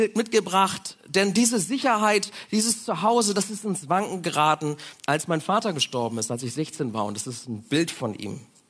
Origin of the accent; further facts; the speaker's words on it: Bremen, Germany; Ich bin behütet aufgewachsen in Bremen-Habenhausen, da ist die Welt noch in Ordnung.